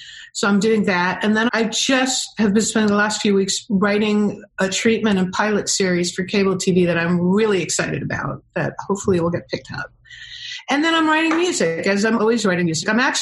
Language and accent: English; New York City, New York, United States; I'm a New Yorker, and I grew up in teeny little apartments.